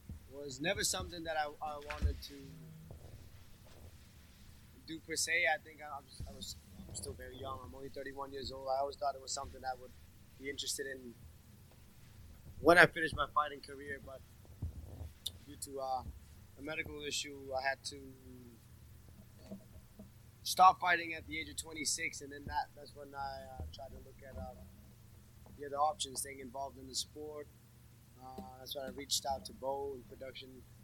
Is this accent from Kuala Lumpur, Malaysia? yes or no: yes; Kuala Lumpur, Malaysia; also born or lived in Hawaii, United States; Well, I was born in Hawaii. My mom's Malaysian, my dad's Nepalese. I grew up in Kuala Lumpur, kind of in the heart of the city, I would say. Jalan Ipoh when I was younger